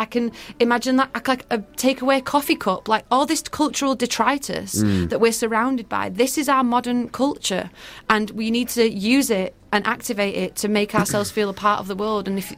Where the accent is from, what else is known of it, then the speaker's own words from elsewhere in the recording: England, United Kingdom; I'm super good at it in England because I'm English